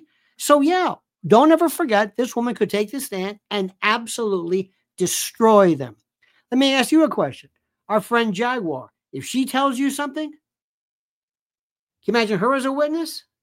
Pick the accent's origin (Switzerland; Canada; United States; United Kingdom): United States; Tampa, Florida; Oh, for a Tampa. Oh my God. Well, that's my hometown.